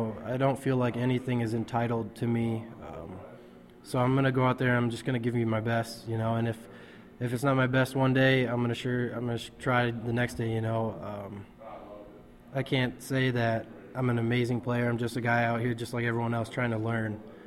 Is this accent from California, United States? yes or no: no; Iowa, United States; I'm from Iowa, so I kind of live next to the university, so it's kind of similar